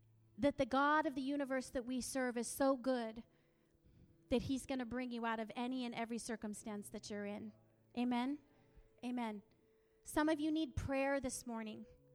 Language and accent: English; Yakima, Washington, United States; Some of you know that's because I'm from Yakima.